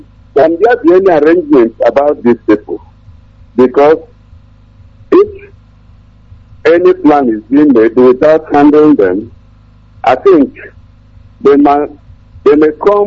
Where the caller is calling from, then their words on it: Enugu, Enugu State, Nigeria; I'm calling from Enugu.